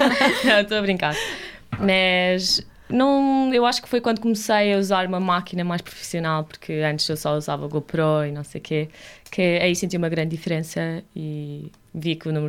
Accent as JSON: {"language": "Portuguese", "town": "Cascais", "region": "Lisbon", "country": "Portugal", "said": "eu sou de Cascais, exato. Estive no Colégio Amor de Deus, com as freiras."}